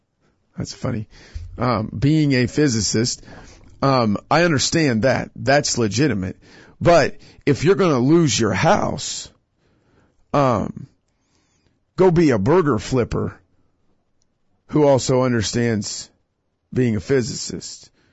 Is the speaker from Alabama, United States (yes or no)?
no; Kansas, United States; I'm a, you know, middle class white kid growing up in Kansas and I had it easy.